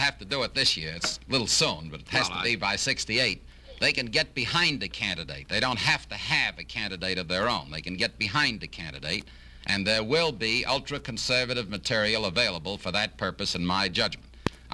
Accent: United States; I'm an American first. Then I'm a Republican.

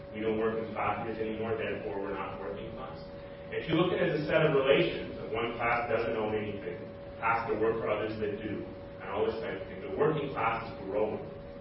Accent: Canada; I'm from Canada, so a lot of this is new.

